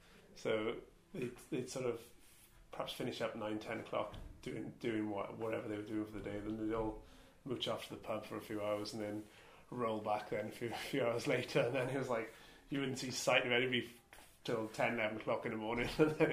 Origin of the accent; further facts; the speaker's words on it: Bridgend, Wales, United Kingdom; And I'm from Bridgend.